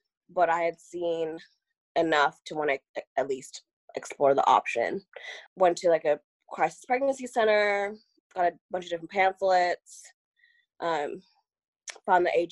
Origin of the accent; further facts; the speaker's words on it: California, United States; also born or lived in Kenya; now in Texas, United States; So I was born in Kenya, lived there till I was 10, and then my bio family and I moved to the US in 2002, and we lived in California. And so that's where I lived up until 2015 when I moved to Texas.